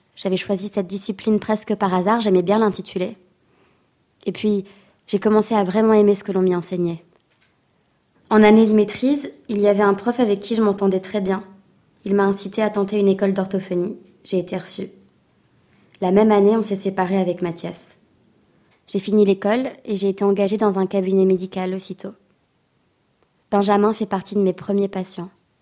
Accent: Lausanne, Vaud, Switzerland; born there; Je suis née en Suisse, à Lausanne. C'est là-bas que ma mère vit encore.

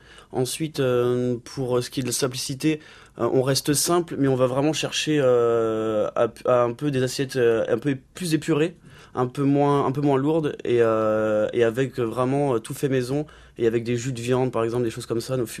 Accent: Brittany, France; je suis breton, finistérien à la base

